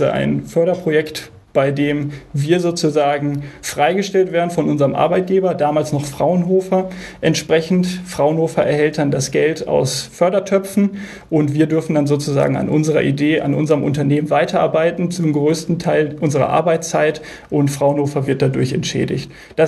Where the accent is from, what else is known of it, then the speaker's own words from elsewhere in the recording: North Rhine-Westphalia, Germany; Dazu muss gesagt werden, Bude ist bei uns im Ruhrgebiet.